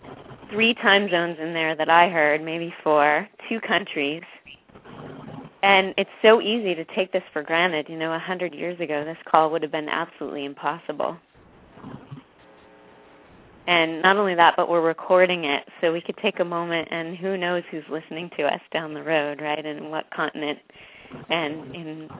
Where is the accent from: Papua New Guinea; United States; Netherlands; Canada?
Canada; I'm from Canada as well.